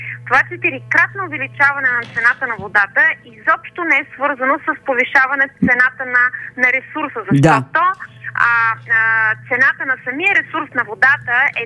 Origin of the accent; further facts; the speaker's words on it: Pazardzhik, Pazardzhik Province, Bulgaria; Аз съм от Пазарджик, град, в който има концентрация на роми